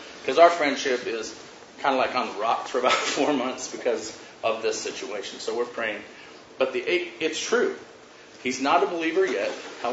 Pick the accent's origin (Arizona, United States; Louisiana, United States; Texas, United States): Arizona, United States; Phoenix; I'm from Phoenix, Arizona.